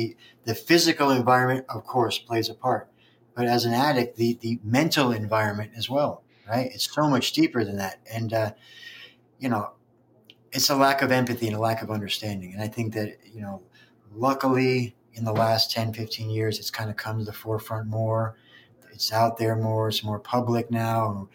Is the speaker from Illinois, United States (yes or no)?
no; New Jersey, United States; I grew up in New Jersey. It rains, the water soaks into the ground.